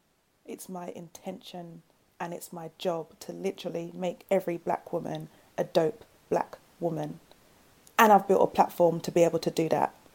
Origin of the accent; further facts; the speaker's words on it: Lewisham, London, United Kingdom; It's a different kind of beast being from South.